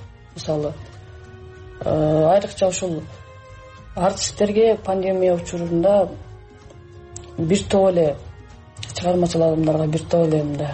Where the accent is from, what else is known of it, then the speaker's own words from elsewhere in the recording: China; now in Kyrgyzstan; Тарыхый мекениме чынын айтсам толук кандуу көнө албай жатам. Себеп дегенде тиякта Кытайда ата энең апаңды сагынасың, бир туугандарыңды сагынасың дегендей, анан эми мен бул жакта жалгызмын да.